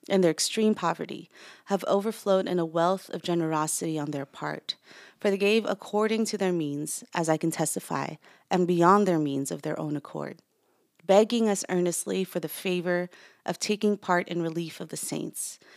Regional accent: Philippines; now in United States; Philippines, that's where I, as I'm learning to be a person raised by Filipino-American parents, I was also in my home country. So I was both equally Filipino and American.

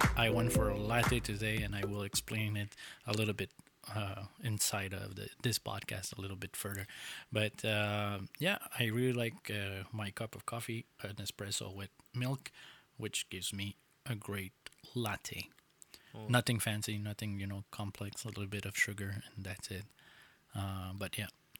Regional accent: Montreal, Quebec, Canada; I'm Montrealer, if we can say it like that. Mm-hmm. I come from Quebec, like here in Montreal, or I could say I'm Canadian, more than I am from Honduras, right? I know my roots

